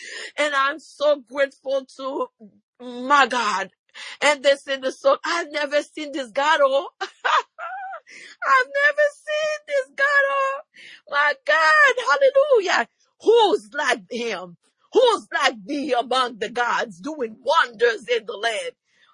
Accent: Haiti; I was born in Haiti and raised in an orphanage.

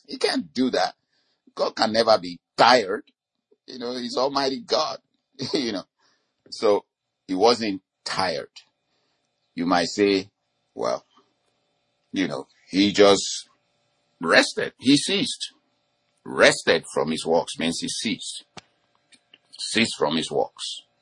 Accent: Nigeria; You know, the country where I grew up from in Nigeria, we were a colony of Great Britain for a long time.

